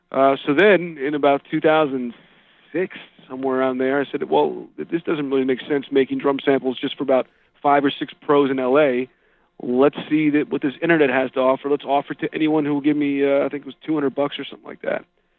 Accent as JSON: {"language": "English", "town": "Westfield", "region": "New Jersey", "country": "United States", "tie": "born or raised there"}